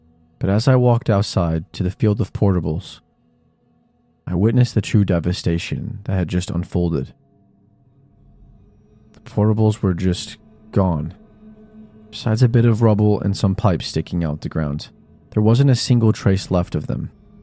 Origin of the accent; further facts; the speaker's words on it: Oklahoma, United States; It is a part of my life in Tornado Alley, but I was born and raised in Oklahoma, and it's where I will